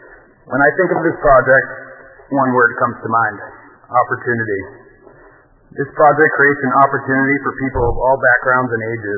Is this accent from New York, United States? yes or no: no; Newton, Massachusetts, United States; I am an avid supporter for this development project in my hometown.